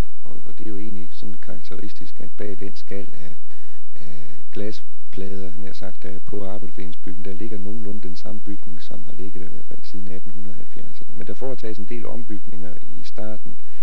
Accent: Thisted, North Denmark Region, Denmark; barnefødt i Thisted

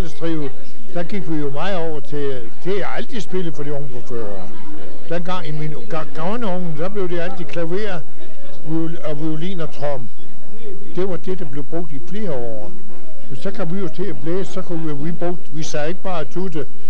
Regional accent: Hundborg, North Denmark Region, Denmark; moved away as an adult; also born or lived in Vang / Canada; now in Copenhagen, Denmark; jeg er født i Vang, men jeg kom til Hundborg, da jeg var 3 år. Jeg går i Hundborg skole.

